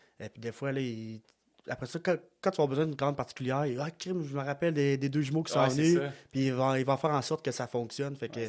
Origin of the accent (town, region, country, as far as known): Quebec, Canada